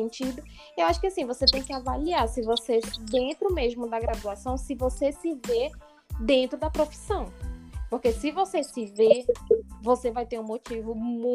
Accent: Tucuruí, Pará, Brazil; now in Marabá, Brazil; eu sou da cidade de Tucuruí, e eu estudava lá, eu iniciei meu curso lá, consegui passar no concurso para Marabá, vim para cá, transferi meu curso

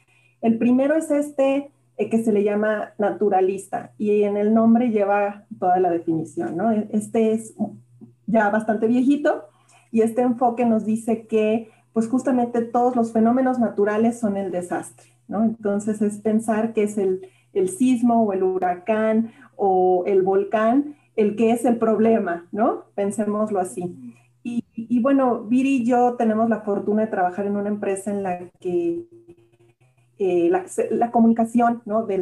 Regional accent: Puebla, Mexico; also born or lived in France; soy poblana, así que estudié mi licenciatura en Puebla, una parte en Puebla, una parte en Francia.

